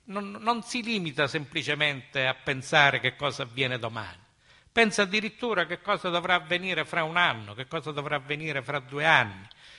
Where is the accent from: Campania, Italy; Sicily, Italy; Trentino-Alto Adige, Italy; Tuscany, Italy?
Sicily, Italy; siamo siciliani, viviamo in Sicilia, lottiamo in Sicilia.